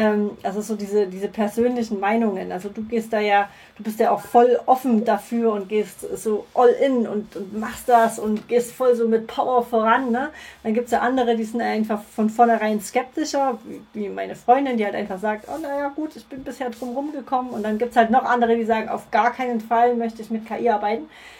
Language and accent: German; Plauen, Saxony, Germany; accent: Vogtland Saxon; Ich komme aus dem Vogtland, aus Sachsen. Also ich kann auch Vogtländisch reden, nee, Sächsisch, wenn ich will, aber da muss ich mich immer ein bisschen mehr anstrengen. Genau, aus Plauen, um genau zu sein.